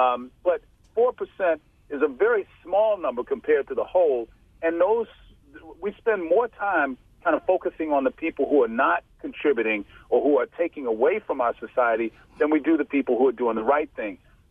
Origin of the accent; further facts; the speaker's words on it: Washington, District of Columbia, United States; also born or lived in Arizona; I'm an outsider too, and I'm a traveled outsider in that I'm from Washington D.C. I've lived in Arizona.